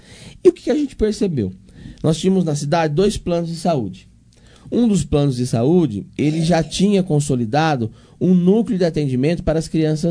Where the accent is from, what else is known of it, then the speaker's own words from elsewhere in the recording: Monte Alto, São Paulo, Brazil; Sim, eu nasci em Monte Alto